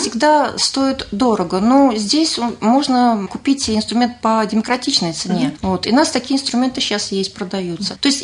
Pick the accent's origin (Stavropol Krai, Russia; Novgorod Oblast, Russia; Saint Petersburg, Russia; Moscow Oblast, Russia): Moscow Oblast, Russia; Ramenskoye; born there; Да, я здесь родилась, в Раменском.